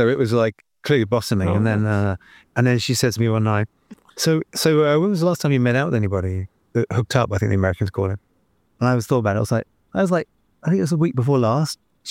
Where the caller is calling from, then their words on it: Rotterdam, South Holland, Netherlands; I'm in Rotterdam at the moment.